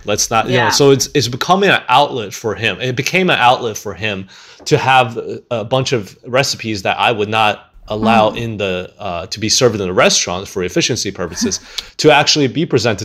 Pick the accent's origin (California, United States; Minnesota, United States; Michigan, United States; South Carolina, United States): Michigan, United States; Because, you know, as I was growing up in Michigan, you know, the students there, they don't have family here.